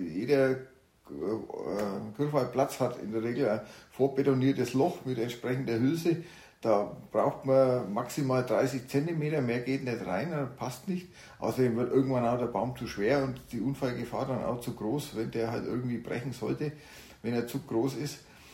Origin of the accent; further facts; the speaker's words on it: Spalt, Bavaria, Germany; in meiner Gegend, wo ich herkomme, gibt es das nicht so häufig. Also aus dem Spalterraum, also im Brombachseegebiet, da hat man den Maibaum.